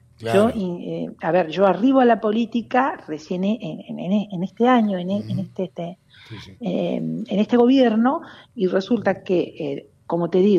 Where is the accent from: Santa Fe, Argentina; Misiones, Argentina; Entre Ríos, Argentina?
Entre Ríos, Argentina; pero somos tan entrerrianos como ustedes.